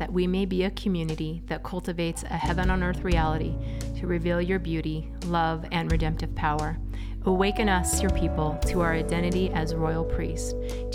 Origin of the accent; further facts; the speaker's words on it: Twin Falls, Idaho, United States; I grew up in Twin Falls, Idaho, a non-Christian home, pretty dysfunctional non-Christian home, and got saved when I was 24.